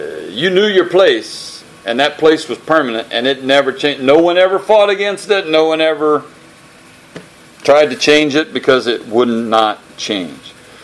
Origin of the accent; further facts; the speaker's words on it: United States; Yeah, we don't care. Who are you? I don't care. I'm an American.